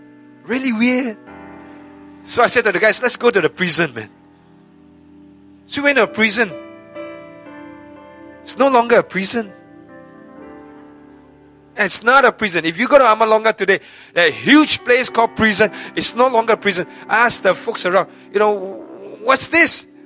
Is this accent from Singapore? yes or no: yes; Singapore; And so a group of us, pastors from the other churches, but we're all from Singapore.